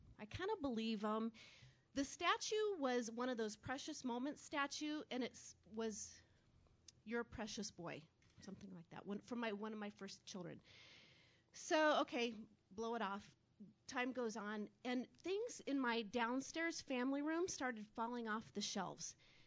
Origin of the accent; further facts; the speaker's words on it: Council Bluffs, Iowa, United States; Council Bluffs.